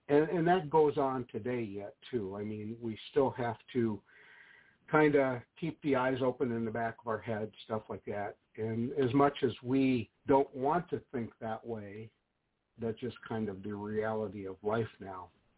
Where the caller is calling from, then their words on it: Fredericksburg, Virginia, United States; I'm in Fredericksburg, Virginia.